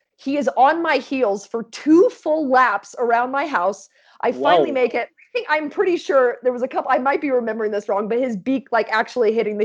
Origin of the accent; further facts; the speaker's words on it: Washington, United States; Washington State. Yeah, Washington State. So, but pretty rural Washington State, small town of 1,500 people.